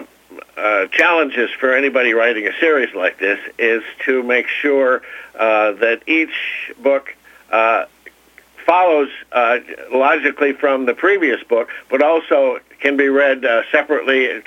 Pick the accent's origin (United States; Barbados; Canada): United States; Tomah, Wisconsin; I grew up in Tomah, but and I also, edited the weekly newspaper in a town in Massachusetts, Mansfield, Massachusetts